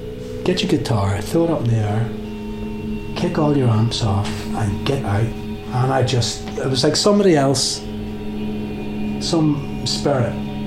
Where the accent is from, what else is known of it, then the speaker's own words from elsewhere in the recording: Belfast, Northern Ireland, United Kingdom; This night we're playing in Belfast, my hometown.